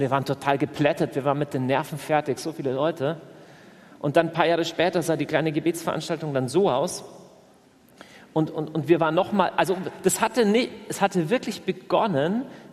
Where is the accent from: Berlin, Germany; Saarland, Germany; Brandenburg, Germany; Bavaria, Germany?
Bavaria, Germany; Augsburg; ich komme aus Augsburg